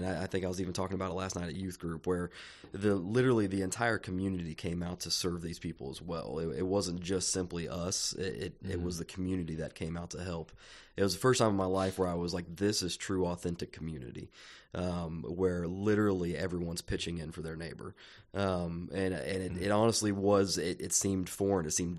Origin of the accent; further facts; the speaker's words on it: Jamestown, Ohio, United States; now in Louisville, United States; I grew up in Jamestown, Ohio, out in the middle of country. My dad's a farmer there still to this day, very similar to Hillsboro type area, and moved to Louisville, Kentucky